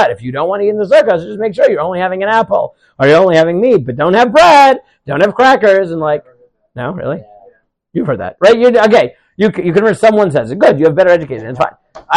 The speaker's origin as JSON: {"language": "English", "town": "Staten Island", "region": "New York", "country": "United States", "tie": "born or raised there", "said": "It's similar to me when I grew up in Staten Island."}